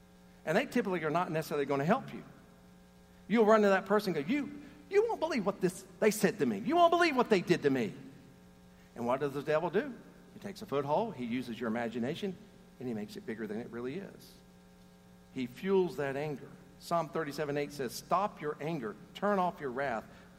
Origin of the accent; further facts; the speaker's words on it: the South, United States; You know, we grew up in the South. That's how we are.